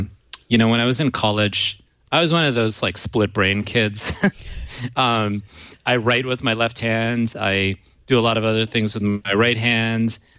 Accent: Silicon Valley, California, United States; born there; also born or lived in India; Well, I'm first generation Indian American. My family is from South India, and I was born in Silicon Valley. But I spent a lot of time as a young kid in India

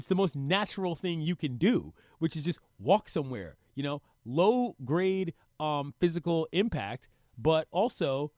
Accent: East Coast, United States; now in Los Angeles, United States; because I'm from the East Coast where walking is a thing.

